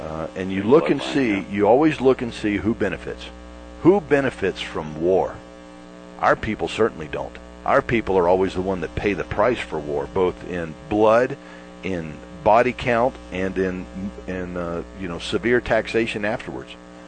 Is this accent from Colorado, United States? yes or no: no; Florida, United States; You know, John, you're from Chicago. I'm from Florida.